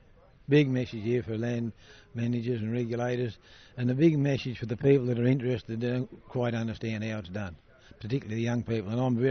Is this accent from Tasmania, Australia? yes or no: yes; Tasmania, Australia; from Tasmania. I live in the highlands down there from the Big River Tribe.